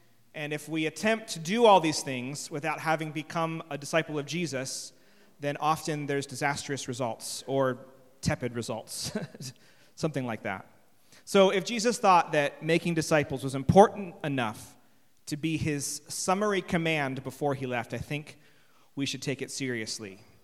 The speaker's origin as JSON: {"language": "English", "country": "United States", "lives_now": "England, United Kingdom", "said": "And as an American, I just got a little bit riled by that."}